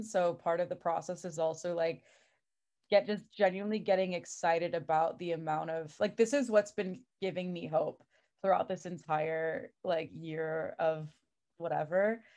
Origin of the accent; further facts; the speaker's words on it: Chicago, Illinois, United States; I'm from the Northwest suburbs, but my family, similar to Irina, is also from the Soviet Union. And so, I grew up and sort of kind of did the whole Rogers Park to Northwest suburbs migration, Chicago.